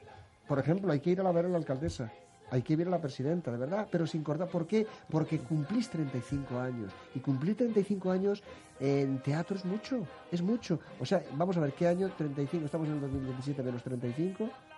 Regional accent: Castile, Spain; los que somos de Castilla.

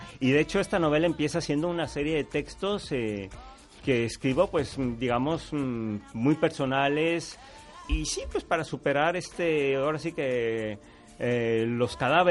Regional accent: Mexico; su epicentro, su fiel de la balanza en el 2 de octubre del 68, que es la matanza de estudiantes en mi país

